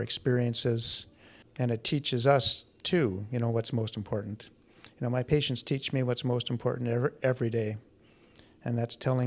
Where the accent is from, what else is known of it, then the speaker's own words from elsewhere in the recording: Winnipeg, Manitoba, Canada; I said, well, I grew up in River Heights in Winnipeg.